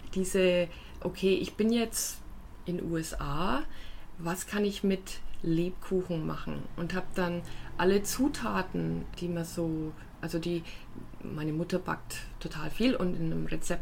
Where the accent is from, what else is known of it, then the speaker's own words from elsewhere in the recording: Nuremberg, Bavaria, Germany; habe ich mir eben selber Gedanken gemacht über Nürnberg als meine Heimatstadt